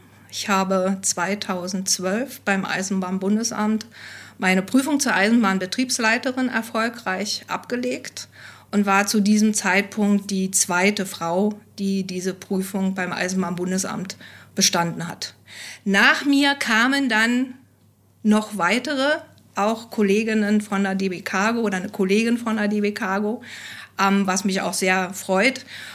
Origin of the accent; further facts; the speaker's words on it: East Germany, Germany; Ich komme aus der DDR